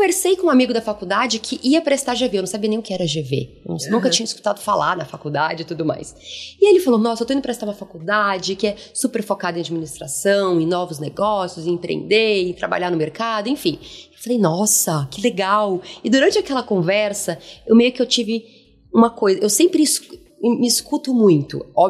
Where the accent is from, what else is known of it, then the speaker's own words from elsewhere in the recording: Inhumas, Goiás, Brazil; also born or lived in Goiânia; Então, eu sou de Goiás, né? Eu cresci numa cidade super pequena de Goiás.